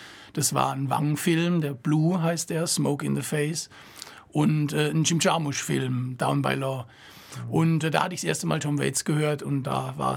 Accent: Rhineland-Palatinate, Germany; Ich komme aus der Pfalz, bin im richtigen Leben eigentlich Bankjurist

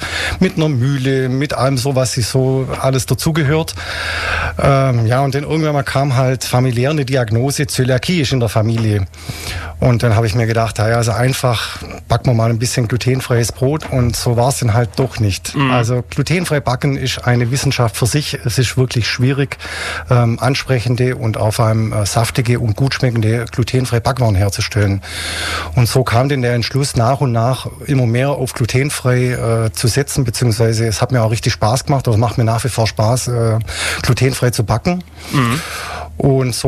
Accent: Weingarten, Baden-Württemberg, Germany; ich komme aus Weingarten, das ist bei Ravensburg.

